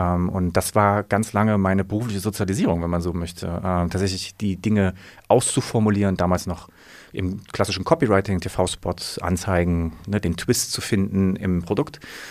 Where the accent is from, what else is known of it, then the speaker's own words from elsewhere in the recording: Halle, Saxony-Anhalt, Germany; ich komme aus Halle an der Saale